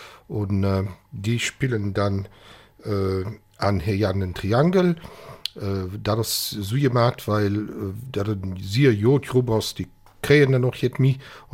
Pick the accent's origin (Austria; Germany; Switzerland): Switzerland; Zug; wie ich als Zuger gesagt habe